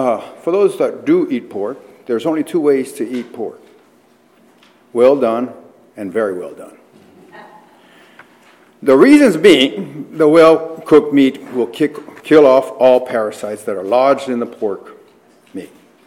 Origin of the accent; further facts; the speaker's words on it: Mexico; When I was brought up in Mexico, and I'd go to the landfill on occasion to dump trash.